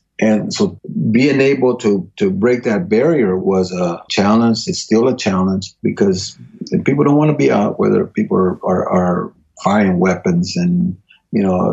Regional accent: Texas, United States; also born or lived in Mississippi; And then I was raised in Texas

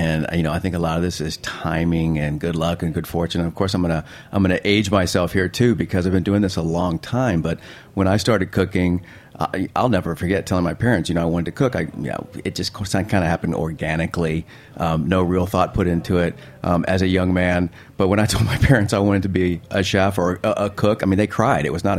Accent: Virginia, United States; also born or lived in Spain; like born in Spain and lived in lots of places and lots of states. And I guess if I had to call a home from a childhood perspective, I'd went to high school all 4 years in Virginia.

